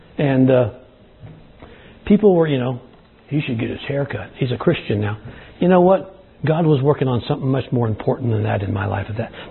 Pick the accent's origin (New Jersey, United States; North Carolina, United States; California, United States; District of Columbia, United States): California, United States; I grew up in California. There's no slippery places that I know of out there.